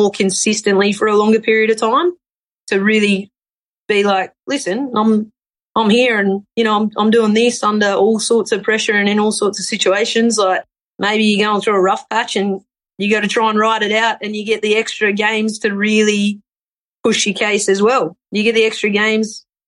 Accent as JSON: {"language": "English", "country": "Australia", "said": "which as an Australian, I find that very funny."}